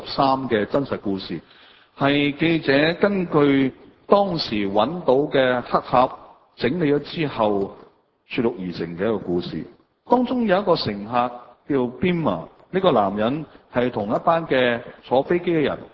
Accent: Hong Kong

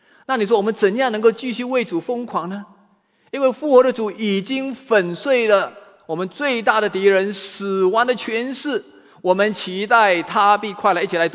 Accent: China; 我们中国人不讲死，不谈死，谈死色变啊

